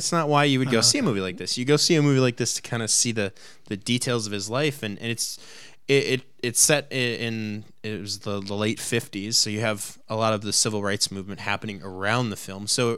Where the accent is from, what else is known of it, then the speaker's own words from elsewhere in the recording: Cleveland, Ohio, United States; At least for me, it is, because I grew up in Cleveland.